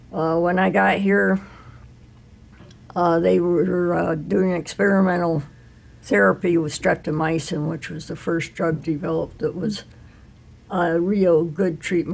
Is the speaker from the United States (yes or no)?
yes; New York, United States; also born or lived in Manhattan; Well, I was born in Manhattan, actually, New York City. But my folks, when I was maybe 3 or 4 years, moved back to their hometown, which was right up by the Adirondack Mountains in New York.